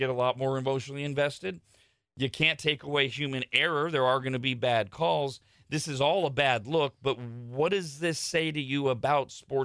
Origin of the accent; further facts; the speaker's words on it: United States; because I'm an American.